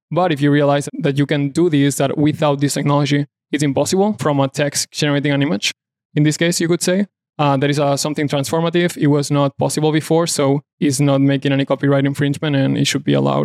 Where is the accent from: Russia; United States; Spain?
Spain; Barcelona, Catalonia; English is a second language; Right, yeah, I'm from Barcelona.